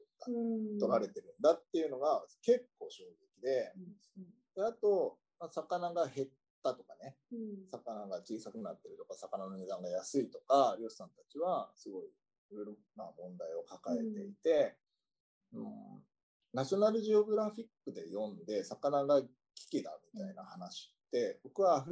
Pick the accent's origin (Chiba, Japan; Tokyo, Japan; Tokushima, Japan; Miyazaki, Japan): Tokyo, Japan; まず自分が、まあ、東京で生まれ育った自分